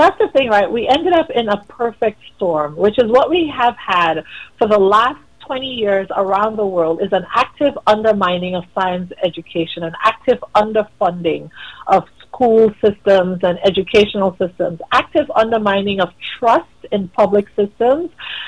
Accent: Tobago, Trinidad & Tobago; as a little girl growing up in Tobago in the early 80s, I had measles.

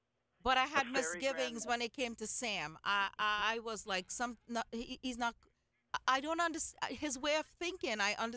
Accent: India; I'm Indian

